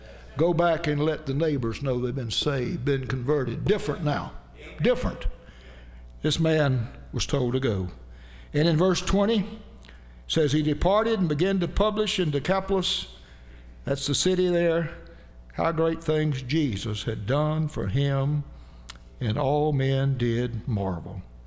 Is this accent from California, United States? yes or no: no; Haines City, Florida, United States; Lord, that's my hometown. Nobody's gonna respect me as a preacher there. They know me too good. They know what I did in high school. They know that I still got a record down at City Hall from running red lights and drag racing and you name it. Lord, I can't go back to Haines City and preach.